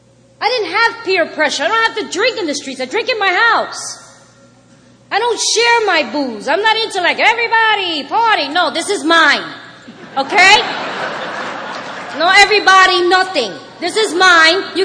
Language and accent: English; Puerto Rico; first language Spanish; English is a second language; I got to do it in Spanish for the first time. You know, it's my first language. That was beautiful to tell my story. Oh, we were crying. It was a mess. We're very passionate peoples.